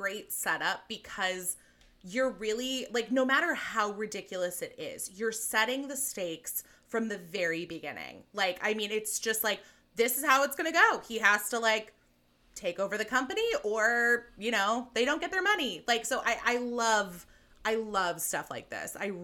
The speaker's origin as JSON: {"language": "English", "region": "California", "country": "United States", "said": "Yeah, it's so funny because I am from California, although I am from Northern California."}